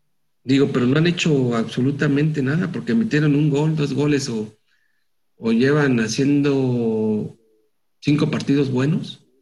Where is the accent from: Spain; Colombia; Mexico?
Mexico; como mexicano, lo único que quieres es que le vaya bien a tus compatriotas.